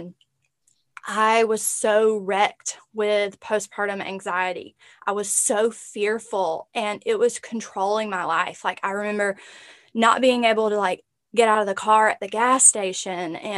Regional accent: Macon, Georgia, United States; now in Albany, United States; Of course, I'm originally from Macon, Georgia, but we call Albany our home now, which is just about an hour and a half south of Macon. So deep South Georgia girl.

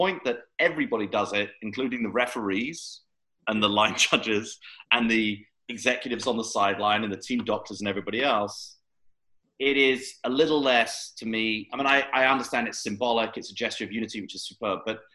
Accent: London, United Kingdom; So it was a very different than growing up in South London.

